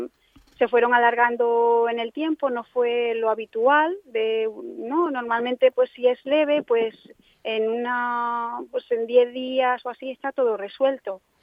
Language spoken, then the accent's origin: Spanish; Madrid, Community of Madrid, Spain; born there; now in Formentera, Spain; Sí, nací en Madrid.